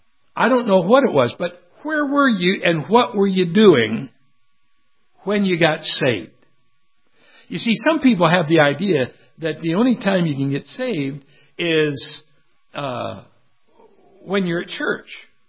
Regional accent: Canton, Ohio, United States; I was born and raised in Canton, Ohio, and went to Bob Jones down in Greenville, South Carolina.

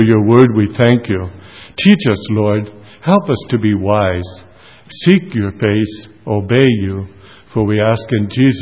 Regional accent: Washington, United States; I grew up out in Western Washington, out there on the Olympic Peninsula, a beautiful place to grow up as on a farm, and as a logger's son as well

